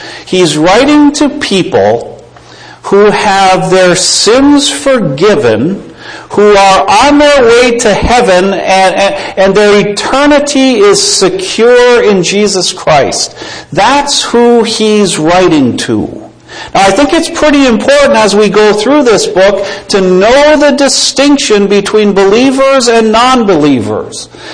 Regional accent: Michigan, United States; also born or lived in Dallas, United States; And before that, we hail from Michigan. And I'm from the beautiful Upper Peninsula of Michigan.

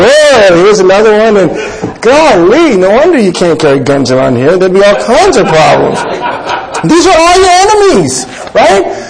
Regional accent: Bushwick, New York, United States; It's funny, where I grew up in Bushwick, it's changed.

